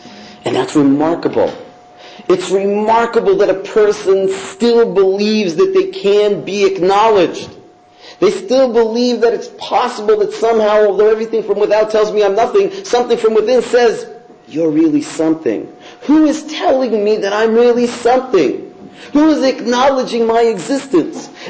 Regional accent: Toronto, Ontario, Canada; And I'm not from Manhattan, from a small town called Toronto

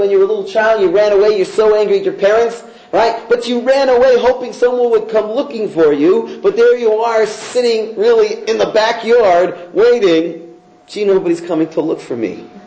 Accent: Toronto, Ontario, Canada; And I'm not from Manhattan, from a small town called Toronto

